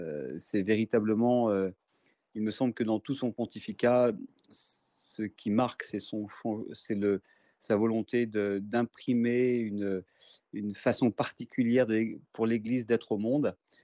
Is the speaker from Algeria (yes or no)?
yes; Algeria; Et je suis Algérien, et donc c'est aussi en tant qu'Algérien que je reçois cet honneur qui m'est fait.